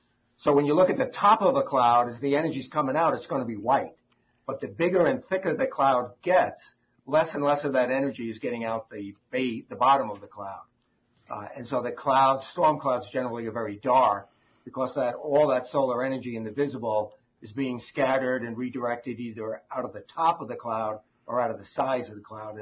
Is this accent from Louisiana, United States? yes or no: no; Long Island, New York, United States; What I really remember being a New England guy who was growing up on Long Island was